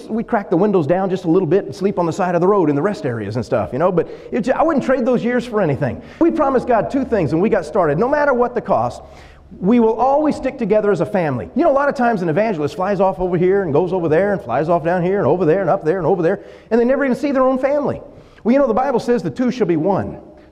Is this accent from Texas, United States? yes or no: yes; Texas, United States; But we're from South Texas. Now, we show pictures like this to our family.